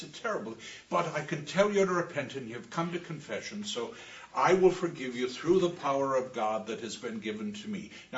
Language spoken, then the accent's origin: English; Ireland; So being Irish, I can tell this on myself.